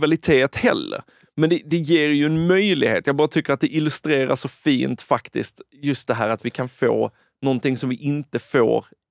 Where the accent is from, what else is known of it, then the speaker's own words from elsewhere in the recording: Malmö, Skåne, Sweden; jag är själv från Malmö.